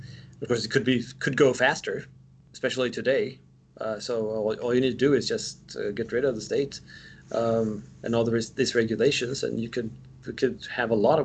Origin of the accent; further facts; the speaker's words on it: Sweden; since I'm from Sweden